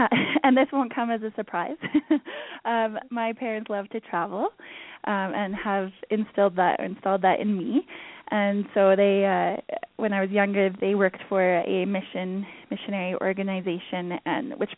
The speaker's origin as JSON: {"language": "English", "town": "Kamloops", "region": "British Columbia", "country": "Canada", "tie": "born or raised there", "also_born_or_lived": "Abbotsford, Canada", "said": "his girlfriend still live in Kamloops, BC, where I grew up. So he is, it's just the two of us, and we grew up we lived in Abbotsford. That's where I was born until I was 7. And then we moved to Kamloops"}